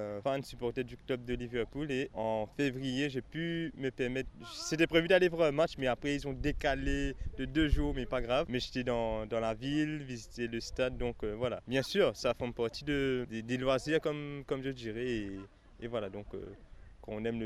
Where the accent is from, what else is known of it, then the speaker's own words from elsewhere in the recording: Mauritius; dans le quartier où j'ai grandi, à Maurice.